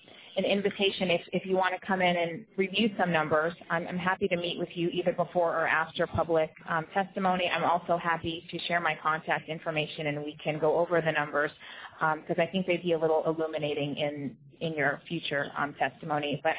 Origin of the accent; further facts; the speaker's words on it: McGrath, Alaska, United States; And I appreciate that as a Bush kid. I grew up in McGrath.